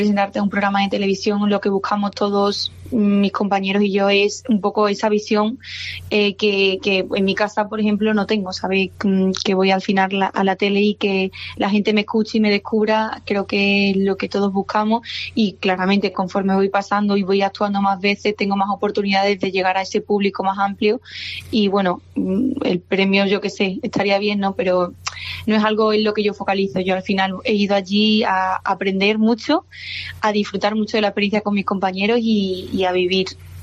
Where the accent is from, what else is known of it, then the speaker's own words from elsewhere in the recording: Extremadura, Spain; claramente que noto el calor de Extremadura y, bueno, qué decir, para mi familia, o sea, que la gente de mi tierra me vea, me escuche, me apoye.